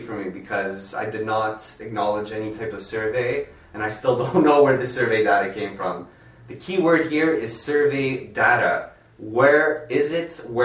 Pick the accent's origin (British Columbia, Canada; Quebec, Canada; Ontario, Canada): Quebec, Canada; Last time I checked, Quebec is in Canada, and we're Canadian?